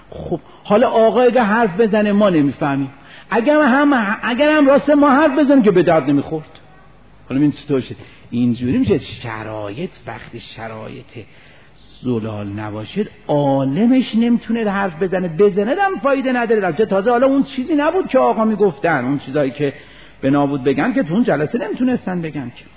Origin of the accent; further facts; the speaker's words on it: Isfahan, Iran; میدونستن ما اصفهانیم